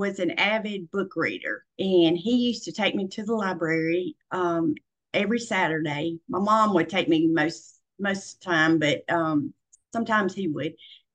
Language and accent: English; Tennessee, United States; I am I'm born and raised in Middle Tennessee. And I'm a country girl, and I grew up on a farm, and I loved all of my farm animals.